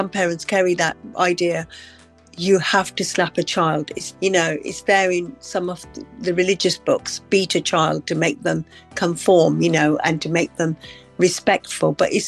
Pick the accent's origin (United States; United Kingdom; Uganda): Uganda; I was brought up in Uganda.